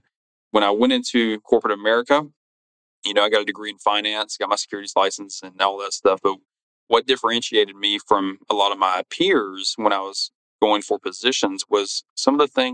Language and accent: English; Florida, United States; You know, I grew up in Florida, and a lot of people ask me, why did I ever leave?